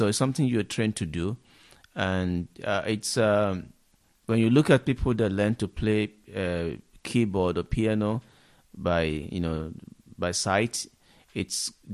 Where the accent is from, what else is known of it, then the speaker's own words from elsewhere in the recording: Nigeria; I'm from Nigeria.